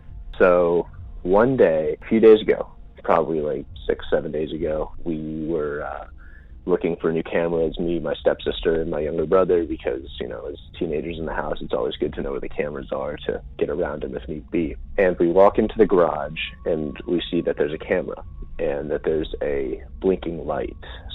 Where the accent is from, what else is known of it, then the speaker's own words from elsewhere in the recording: Cincinnati, Ohio, United States; from Cincinnati, and I live in a lot of other callers in the Ohio River Valley.